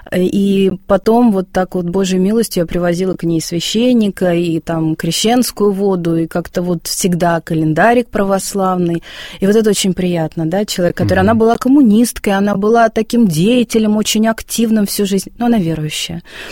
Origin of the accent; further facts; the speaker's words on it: Moscow, Russia; Ну, я москвичка и, собственно, росла в Москве.